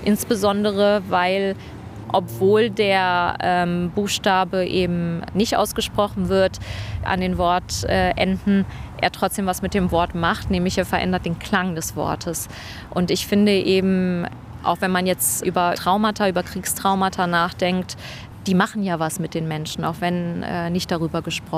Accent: Göttingen, Lower Saxony, Germany; weil ich bin in Göttingen aufgewachsen, da gab es sowas nicht.

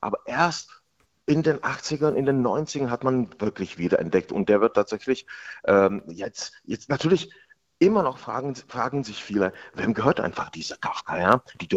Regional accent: Bohemia, Czechia; Aber ich weiß, wie ich als Jugendlicher in Böhmen, im böhmischen Paradies, da komme ich her

